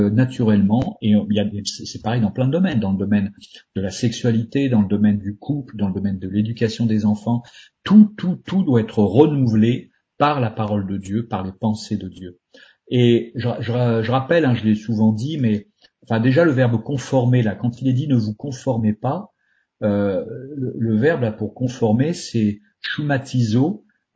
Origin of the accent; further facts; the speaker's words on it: France; je suis français, je pense, jusqu'au bout des ongles, on était tous des Français